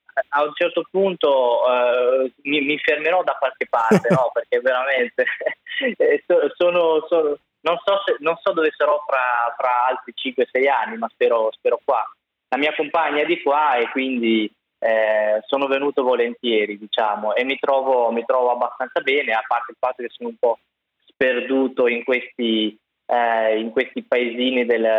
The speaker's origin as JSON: {"language": "Italian", "country": "Albania", "tie": "born or raised there", "also_born_or_lived": "Caserta", "moved": "yes", "said": "Sì, vengo dall'Albania, sono nato lì, poi nel 98, nel 97-98 vado a Caserta"}